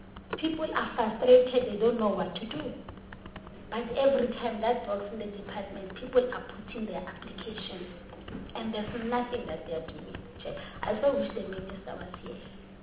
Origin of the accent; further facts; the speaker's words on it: South Africa; So, really, I'm not impressed being a South African sitting here, you know, oversighting for our communities in this committee.